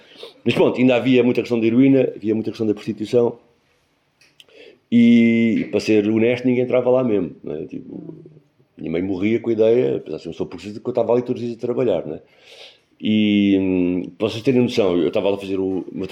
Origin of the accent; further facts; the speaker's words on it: Lisbon, Portugal; eu como lisboeta, aquilo para mim sempre foi assim